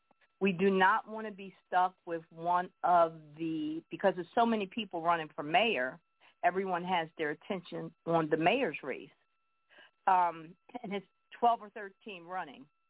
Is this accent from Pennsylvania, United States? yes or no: yes; Philadelphia, Pennsylvania, United States; I'm from Philadelphia.